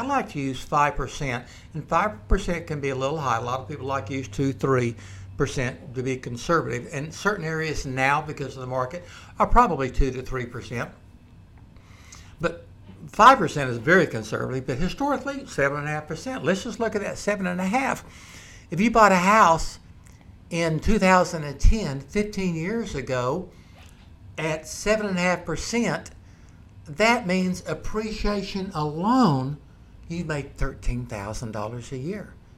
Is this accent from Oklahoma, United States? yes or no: yes; Oklahoma, United States; now in Louisiana, United States; Yes, I'm from Oklahoma. I had a son that played with the Sooners. But I live in Louisiana, so I love the LSU Tigers.